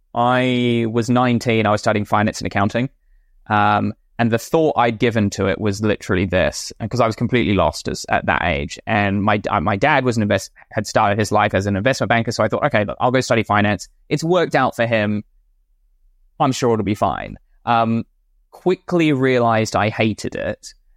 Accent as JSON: {"language": "English", "region": "London", "country": "United Kingdom", "tie": "born there", "said": "So born central London"}